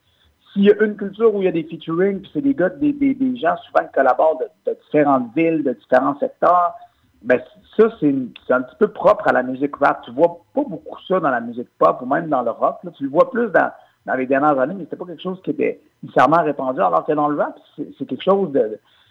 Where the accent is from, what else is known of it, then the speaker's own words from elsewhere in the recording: Quebec, Canada; accent: joual; on avait notre accent joual, puis on rappait comme on parlait.